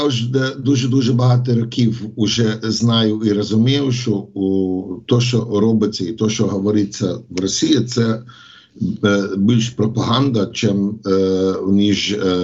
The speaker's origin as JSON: {"language": "Ukrainian", "country": "United States", "tie": "born or raised there", "second_language": "Ukrainian", "moved": "yes", "lives_now": "Ukraine", "said": "я американський хлопець, я і виріс в Америці, працюю вже в Україні і живу 32 роки, але все одно я американець."}